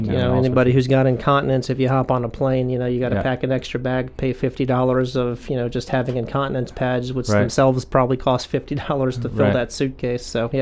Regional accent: Chapel Hill, North Carolina, United States; also born or lived in Miami, United States; I grew up in Chapel Hill and went there for college and medical school

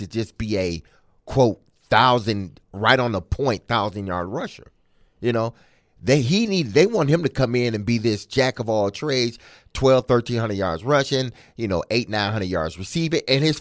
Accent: Detroit, Michigan, United States; My hometown.

